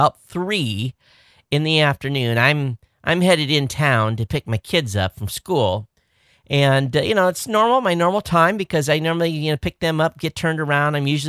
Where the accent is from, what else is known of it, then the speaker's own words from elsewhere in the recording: Quincy, Michigan, United States; I mean, I grew up in Southern Michigan. For those of you watching, I lived at the bottom of the state, stone's throw from the Indiana state line in a small town called Quincy.